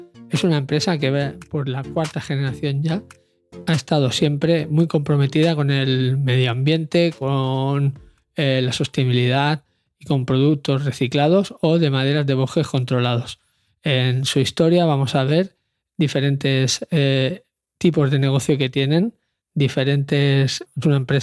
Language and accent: Spanish; Barcelona, Catalonia, Spain; Se me ha puesto a mí, que soy de Barcelona, imaginaros.